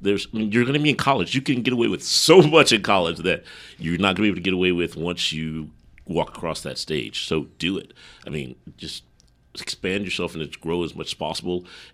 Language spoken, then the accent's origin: English; Fort Worth, Texas, United States; also born or lived in Dallas / Paris, Texas; I grew up in Fort Worth and Dallas.